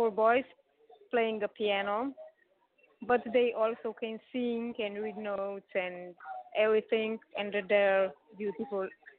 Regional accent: Slovenia; English is a second language; We are from Slovenia.

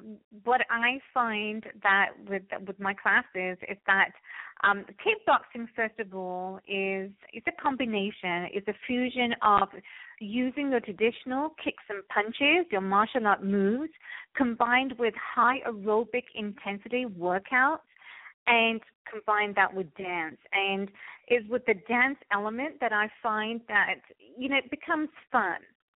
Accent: England, United Kingdom; now in Canada; I always loved dancing, and I didn't get the opportunity when I was, as a kid growing up in England. But I, when I came to Canada is when I first started

